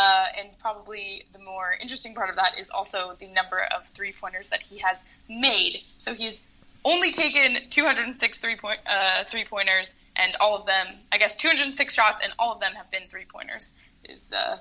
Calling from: Argentina; I'm calling from Argentina.

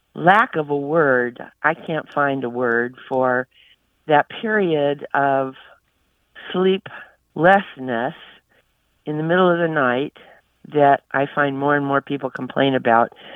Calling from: San Diego, California, United States; San Diego, California.

